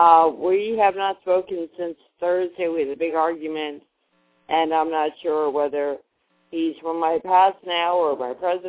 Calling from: Florida, United States; I'm calling from Florida.

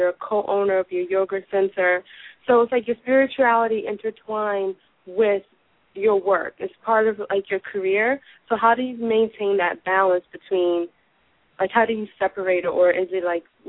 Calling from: Brooklyn, New York, United States; I'm calling from Brooklyn, New York.

